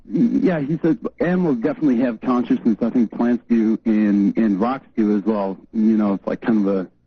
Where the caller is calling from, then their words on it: Minneapolis, Minnesota, United States; from Minneapolis.